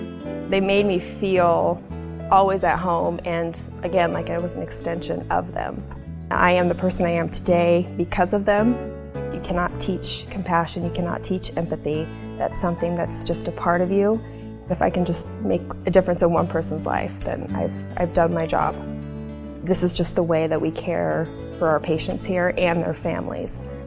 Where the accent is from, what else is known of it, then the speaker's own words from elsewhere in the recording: Hastings, Nebraska, United States; I was born and raised here in Hastings, Nebraska.